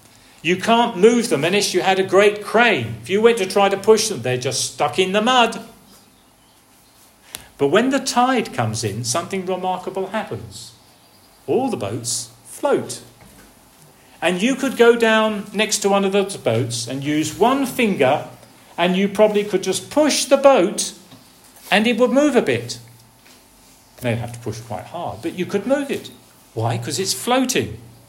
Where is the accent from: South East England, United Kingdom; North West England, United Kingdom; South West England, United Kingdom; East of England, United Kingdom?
East of England, United Kingdom; Colchester; even reaching within a few years my hometown of Colchester, where there is the earliest church ever found in Great Britain.